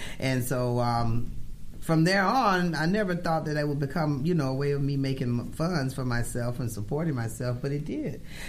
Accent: Columbus, Georgia, United States; Right, all the way from Fort Benning, Columbus, Georgia.

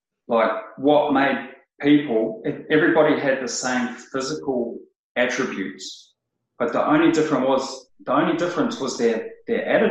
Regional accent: New Zealand; moved away as an adult; now in Australia; Born in New Zealand. Moved over here when I was 30.

